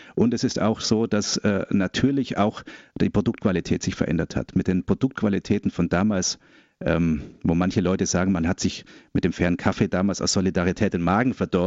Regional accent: Buxheim, Bavaria, Germany; ich war in meiner Heimatgemeinde in der Pfarrei in Buxheim bei Memmingen

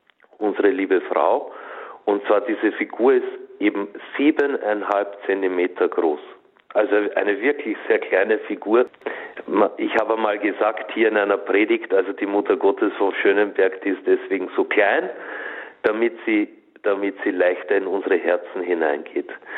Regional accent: Lower Austria, Austria; now in Germany; ich stamme nicht aus dieser Gegend hier. Ich bin ein gebürtiger Österreicher. Ich stamme aus Niederösterreich. 70 Kilometer nördlich von Wien ist meine Heimat. Bin auch in der Nähe eines Marienwallfahrtsortes aufgewachsen, Maria Dreieichen, im östlichen Waldviertel liegt das.

